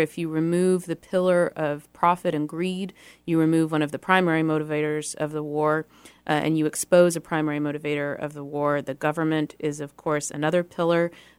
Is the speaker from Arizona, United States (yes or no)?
no; San Francisco, California, United States; I'm from San Francisco